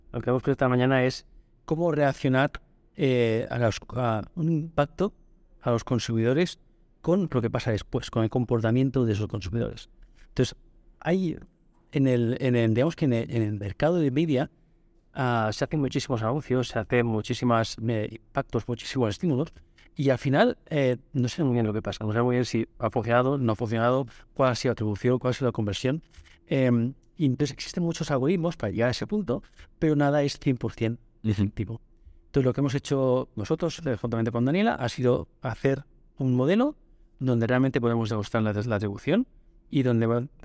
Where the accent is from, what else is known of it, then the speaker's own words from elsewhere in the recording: Barcelona, Catalonia, Spain; now in New York, United States; Yo soy de Barcelona. Hace como 7 años que estoy en Nueva York, en Estados Unidos.